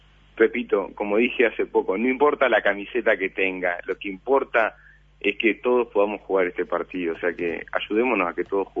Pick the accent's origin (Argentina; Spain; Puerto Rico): Argentina; Ahora soy cura argentino, jesuita y villero.